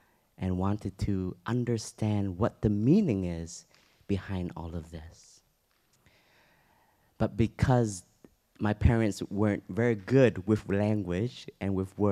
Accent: Toronto, Ontario, Canada; And I grew up in Canada, Toronto.

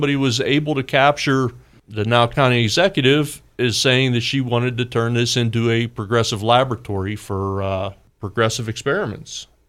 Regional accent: Pittsburgh, Pennsylvania, United States; we are from Pittsburgh and we're familiar with Pittsburgh politics

